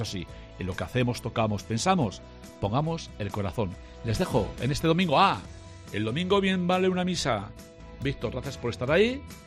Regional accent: Cáseda, Navarre, Spain; En mi pueblo natal, en Cáseda

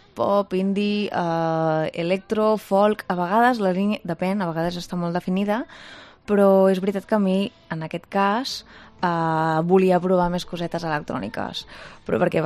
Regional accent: Catalonia, Spain; jo sóc catalana, però vull dir, jo canto en català, en castellà i en anglès

